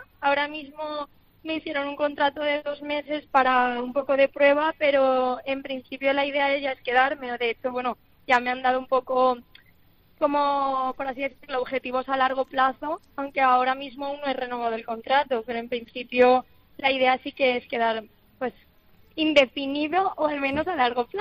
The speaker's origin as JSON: {"language": "Spanish", "town": "Valencia", "region": "Valencian Community", "country": "Spain", "lives_now": "Barcelona, Spain", "said": "Yo soy de Valencia y estoy aquí en Barcelona."}